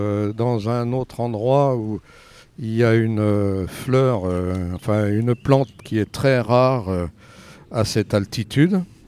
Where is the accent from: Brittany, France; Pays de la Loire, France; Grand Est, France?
Brittany, France; je vous ai dit que je venais de Bretagne. Je suis fils d'agriculteur et chez nous, on avait beaucoup d'arbres à la ferme.